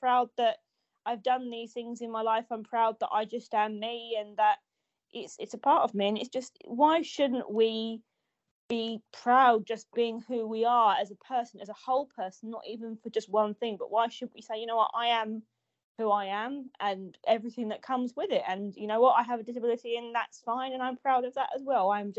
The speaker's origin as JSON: {"language": "English", "region": "London", "country": "United Kingdom", "said": "because I'm from London"}